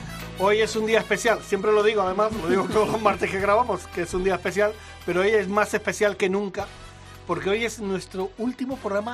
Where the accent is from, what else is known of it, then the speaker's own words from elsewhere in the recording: Balearic Islands, Spain; en mi tierra, en Mallorca